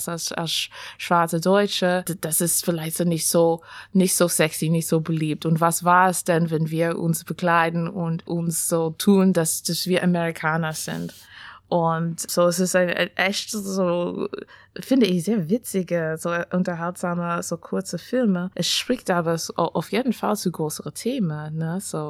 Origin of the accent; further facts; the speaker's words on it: Canada; German is a second language; ich kenne das auch, ich bin aus Kanada